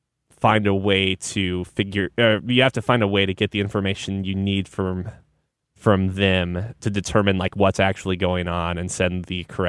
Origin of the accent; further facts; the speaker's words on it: Omaha, Nebraska, United States; So because it recognizes I was from Omaha, my map is actually Omaha.